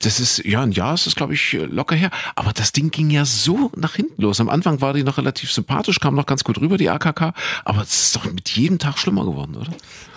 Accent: Leipzig, Saxony, Germany; ich geboren in Kuhköthen, aufgewachsen, beziehungsweise dann groß geworden in Sachsen, in Leipzig

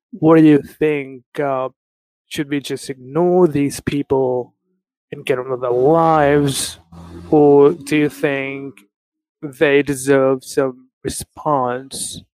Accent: Pakistan; I'm from Pakistan.

